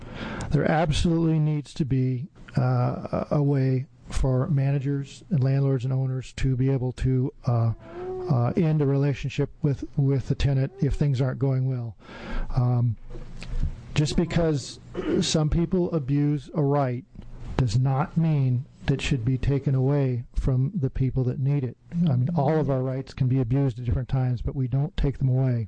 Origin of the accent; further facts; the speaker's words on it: Eugene, Oregon, United States; I'm from Eugene.